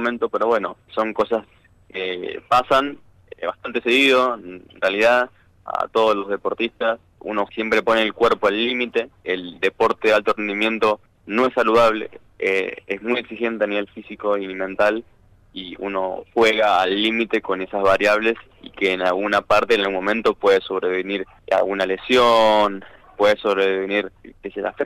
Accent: Mendoza, Argentina; Sí, de Capital. Vivo cerca del Parque Central, para la gente que conoce. Muy lindo en Mendoza

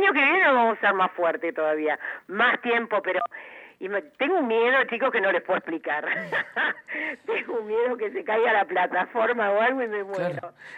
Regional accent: Lomas de Zamora, Buenos Aires Province, Argentina; born there; Nací en Loma de Zamora.

